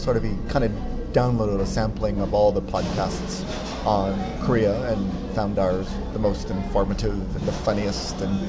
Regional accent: Windsor, Ontario, Canada; now in Toronto, Canada; I got this idea that I want to try to get from Toronto to my hometown of Windsor.

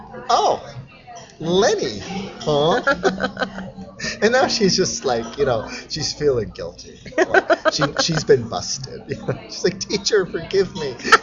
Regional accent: Canada; So as a Canadian, I'm like. Just a different cultural thing.

